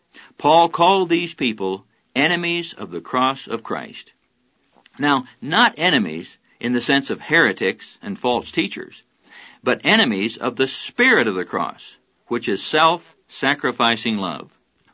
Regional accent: Iowa, United States; Both my wife and I were raised on farms in Iowa, and for us it was going home.

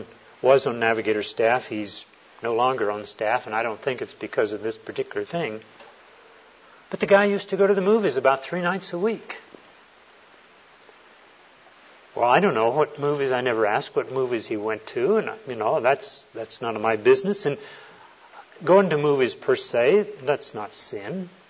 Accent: Texas, United States; I grew up down in Texas where the rite of passage into manhood was to play football.

